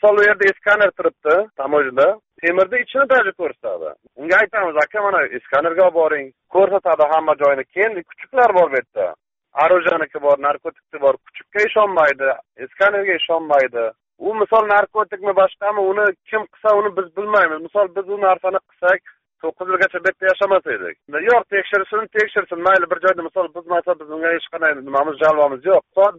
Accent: Afghanistan; born there; Tug'ilgan joyimiz Afg'oniston, fuqaroligimiz Qozog'iston. O'zimiz Qozog'imizda, Shirvon viloyatidan.

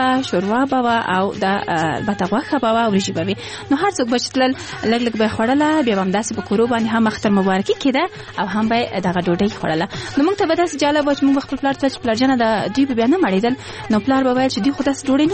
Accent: Kabul, Afghanistan; اگر چې زه په زابل ولایت کې زیږېدلې هم نه یم زه په کابل کې زیږېدلې یم او دلته رالویه شوې یم

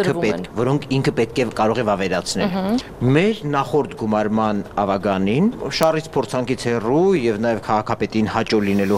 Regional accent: Yerevan, Armenia; նաեւ որպես երևանցի

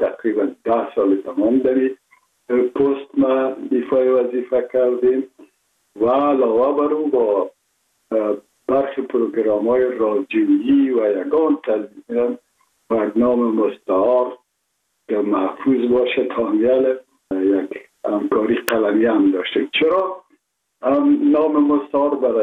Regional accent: Kabul, Afghanistan; born there; من متولد شهر کابل هستم، هستم تاجک و از شهر کونی کابل که از پدر از کابل هستم.

